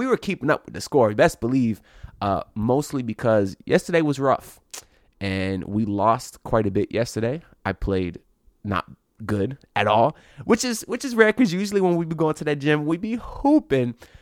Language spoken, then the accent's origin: English; Florida, United States; today from the childhood home down here in beautiful Miami. Well, okay, it's not technically Miami. I grew up in Broward, but I'll still claim Miami.